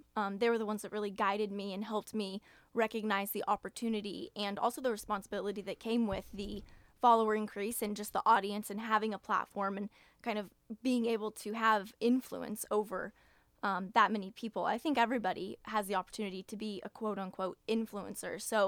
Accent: Frisco, Texas, United States; Yeah, so I grew up in Frisco, Texas, which is a suburb of Dallas, about 20 miles-ish north.

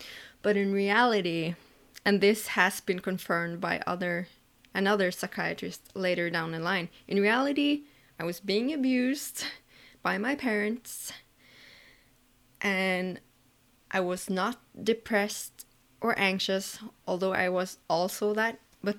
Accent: Norway; English is a second language; I'm from Norway. I'm almost 30.

